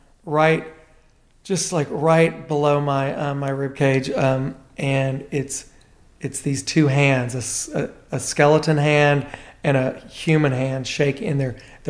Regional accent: Tennessee, United States; I'm from Tennessee. I've bought great jeans. I worked in Santa Fe a couple of years ago.

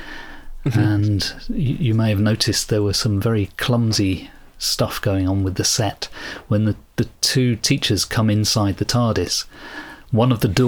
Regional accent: United Kingdom; even though we're British and we keep a stiff upper lip

